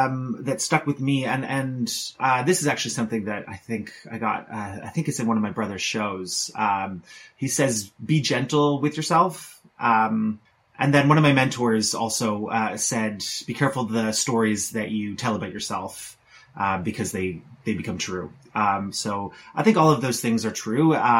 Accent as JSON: {"language": "English", "town": "Dartmouth", "region": "Nova Scotia", "country": "Canada", "tie": "born or raised there", "said": "and then we played in Montreal, in Dartmouth, my hometown, in Anakinish, in St. Andrews, Fredericton, Woodstock, and St. John as well."}